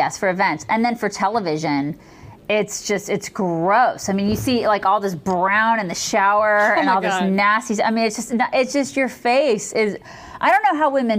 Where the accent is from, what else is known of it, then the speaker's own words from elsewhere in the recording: Southern US, United States; And I understand because I grew up in the South and it's like hair and makeup and nails are like a big deal.